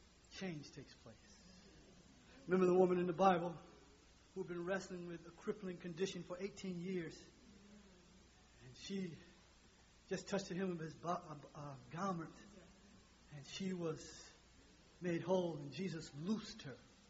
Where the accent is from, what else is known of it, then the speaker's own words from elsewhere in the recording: United States; but when I can talk, I'm American.